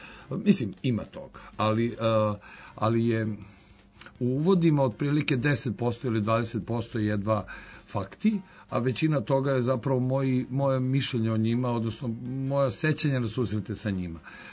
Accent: Serbia; ja sam ipak iz Srbije

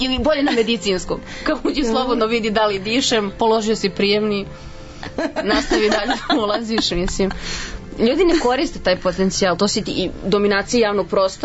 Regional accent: Mitrovica, Mitrovica District, Kosovo; To je taj moj akcenat, ja sam iz Mitrovice

